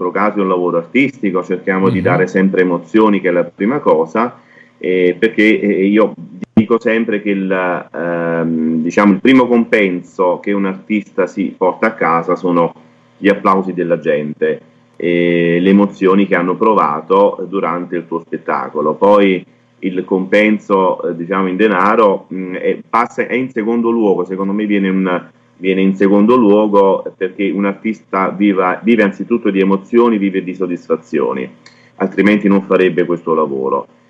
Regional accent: Santa Maria Vico, Campania, Italy; now in Nola, Italy; Ma io sono della provincia di Caserta, sono di Santa Maria Vico, un piccolo paese della provincia di Caserta, trapiantato però da qualche anno nell'agro nolano

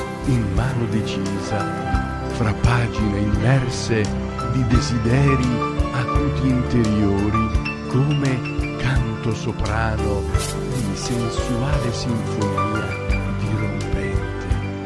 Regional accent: Saviano, Campania, Italy; il mio paese, il mio paesino, Saviano, Napoli

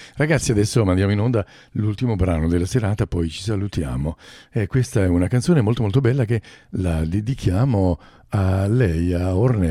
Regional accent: Saviano, Campania, Italy; born there; vicino al mio paesino dove sono nato, Saviano

